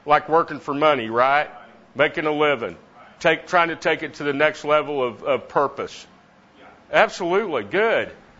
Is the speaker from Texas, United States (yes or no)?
yes; Amarillo, Texas, United States; now in Dallas, United States; I'm from Dallas, Texas, originally from Amarillo, Texas, but I've been in Dallas for 28 or 29 years.